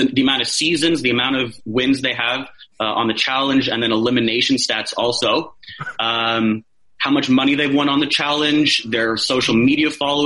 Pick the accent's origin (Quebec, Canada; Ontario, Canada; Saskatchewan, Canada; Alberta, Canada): Quebec, Canada; Montreal; I'm from Montreal.